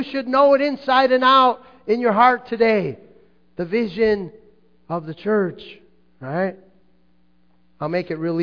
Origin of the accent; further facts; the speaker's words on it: Calabria, Italy; I said, you know, we're from Calabria. We're Calabrese, right?